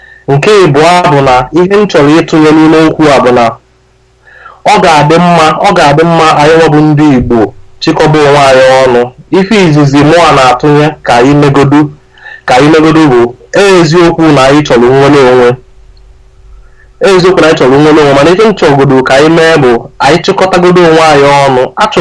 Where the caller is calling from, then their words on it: Stockholm, Stockholm County, Sweden; I'm calling from Stockholm.